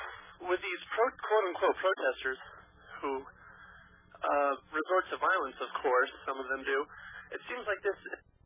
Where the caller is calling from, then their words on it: New Mexico, United States; I'm calling from New Mexico.